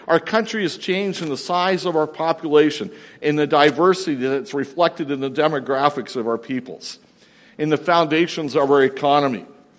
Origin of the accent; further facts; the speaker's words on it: Toronto, Ontario, Canada; I grew up in Toronto. I was born in 1957.